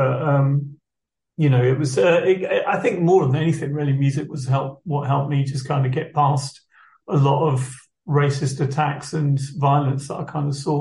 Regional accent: Rochester, United States; I enjoyed a lot of things about growing up in Rochester, and I don't think I'd change it.

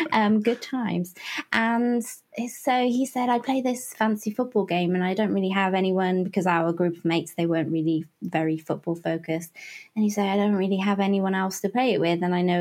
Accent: United Kingdom; I come from the England-Wales border in the UK

